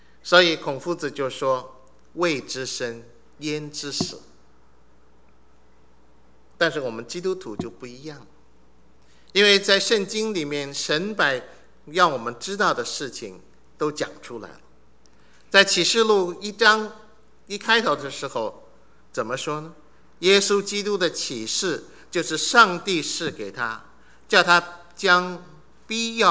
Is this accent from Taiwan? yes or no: no; China; 我们中国人特别欢喜玉，所以对那个玉特别有感情